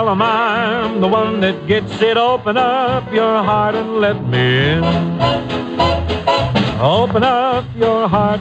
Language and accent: English; Tacoma, Washington, United States; born there; Well, I was born in Tacoma, Washington, and...